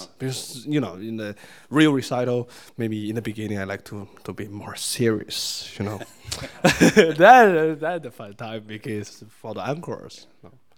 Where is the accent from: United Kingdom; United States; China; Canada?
China; Since I'm from China, I like to do some Chinese music